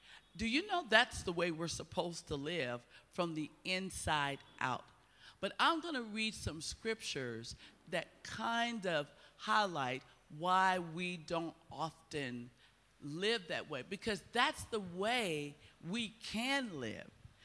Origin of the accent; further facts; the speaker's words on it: United States; You know, I'm Black American, Donna's white.